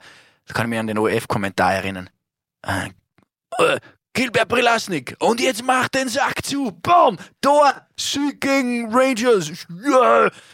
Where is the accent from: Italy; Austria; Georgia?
Austria; Upper Austria; Also und für mich, als Oberösterreicher damals